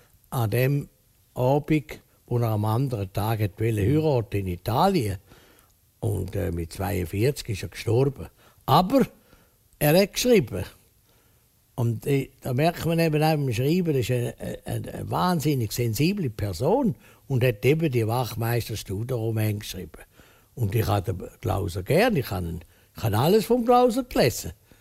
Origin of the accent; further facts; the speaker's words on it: Bern, Switzerland; ich bin ja Berner von Haus auf, ich bin ja Bürger von Schattenhalb, oder?